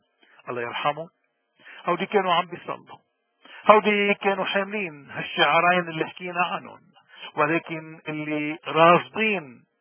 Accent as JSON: {"language": "Arabic", "country": "Lebanon", "said": "هيدي رسالتنا كلبنانيين. نحن لما منقول عنا وطن الرسالة، شو رسالتنا؟"}